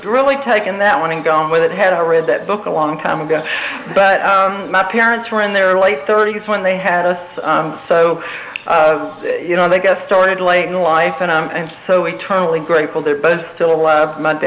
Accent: Atlanta, Georgia, United States; born there; let you know that I was born in Atlanta, Georgia in 1947.

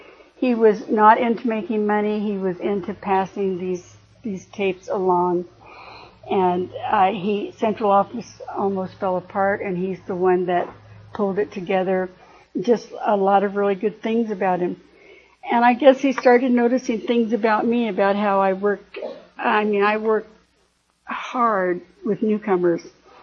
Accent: California, United States; moved away as an adult; I was from California and I married the only single man.

